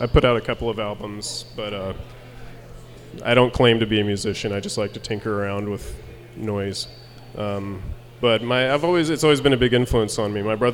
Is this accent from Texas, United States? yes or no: yes; Texas, United States; So I grew up in Texas and had none of that.